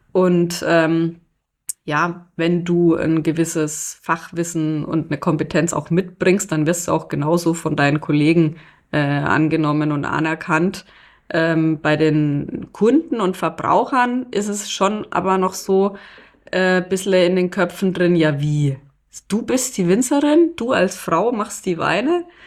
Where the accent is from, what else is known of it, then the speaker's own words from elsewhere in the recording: Bavaria, Germany; also bei uns in Franken kann ich es ja an zwei Händen, wenn überhaupt, abzählen